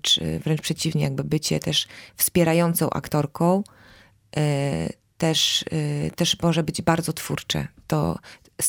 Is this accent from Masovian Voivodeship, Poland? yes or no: yes; Warsaw, Masovian Voivodeship, Poland; born there; Jestem urodzona w Warszawie, ale wiele lat mieszkałam na mazowieckiej wsi